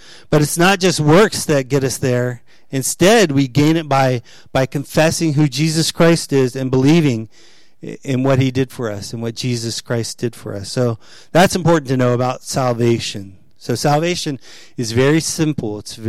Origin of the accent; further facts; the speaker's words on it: Miami, Florida, United States; Or growing up in Miami, you know, if I was Jewish or if I was Hispanic or whatever, Haitian.